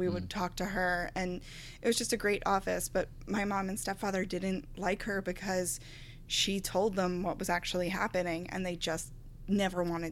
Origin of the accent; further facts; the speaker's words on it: Garden City, New York, United States; But I'm originally from Nassau County, from Garden City.